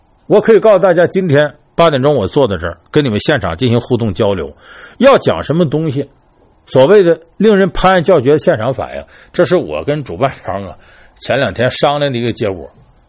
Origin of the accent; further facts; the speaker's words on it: China; 同时反过来影响我们中国人说话